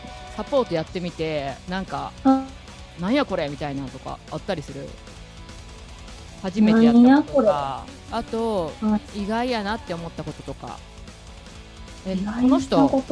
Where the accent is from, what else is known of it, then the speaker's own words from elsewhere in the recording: Osaka, Kansai, Japan; なんかやっぱ大阪人やからかな、普通にボケるのが当たり前みたいなとこあるしな。